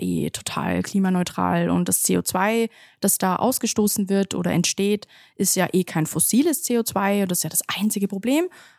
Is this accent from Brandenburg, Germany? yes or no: no; Stuttgart, Baden-Württemberg, Germany; now in Austria; Aber ich komme ja aus Stuttgart und für mich ist Vorarlberg doch tendenziell eher Land.